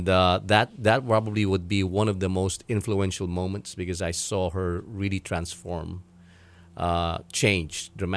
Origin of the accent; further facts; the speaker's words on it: Manila, Metro Manila, Philippines; also born or lived in Cebu; I grew up in the city of Manila in the Philippines, in Manila itself. I was born and raised there, educated there. My family has always been in Manila.